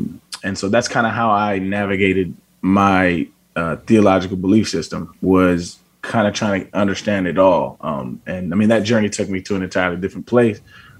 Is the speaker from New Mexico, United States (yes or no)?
yes; Albuquerque, New Mexico, United States; born or raised there; also born or lived in San Diego